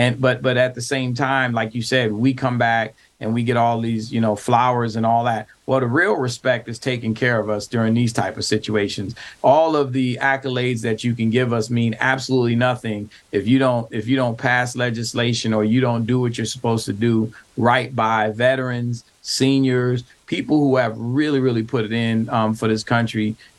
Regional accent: Brooklyn, New York, United States; I know, you know, I grew up in Brooklyn, and I remember the little corner stores and the dry cleaners and all of that.

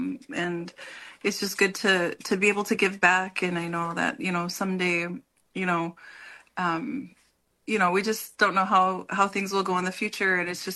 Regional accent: North Dakota, United States; I'm from the Mandan, Hidatsa, and Arikara Nation.

